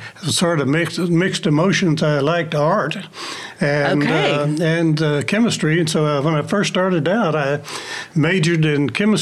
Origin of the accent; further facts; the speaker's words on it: New Braunfels, Texas, United States; I grew up in New Braunfels, Central Texas, and moved there when my dad was following construction, and so we moved there when I was 4 years old.